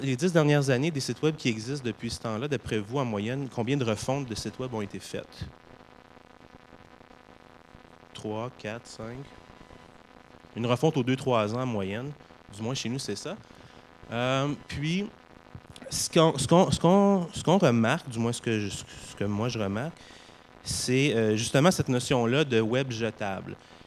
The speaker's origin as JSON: {"language": "French", "region": "Quebec", "country": "Canada", "said": "malgré le fait que je suis québécois ou canadien."}